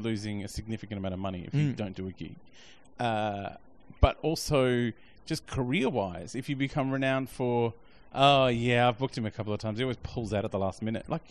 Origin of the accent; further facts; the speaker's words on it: Melbourne, Victoria, Australia; I grew up in Melbourne and I loved it.